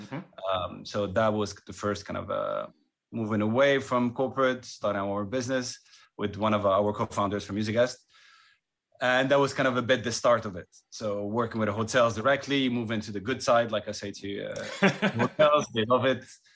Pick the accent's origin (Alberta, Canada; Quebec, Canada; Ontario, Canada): Quebec, Canada; Montreal; now in London, United Kingdom; I grew up in Montreal, moved to London 2008-09